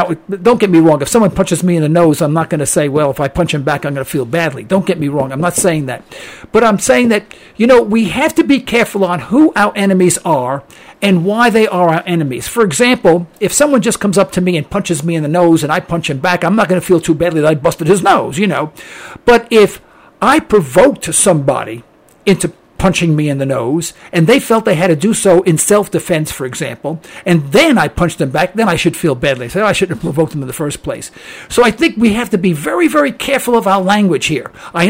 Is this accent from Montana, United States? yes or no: no; New York City, New York, United States; I grew up in Harlem, and I'll tell you a little story now.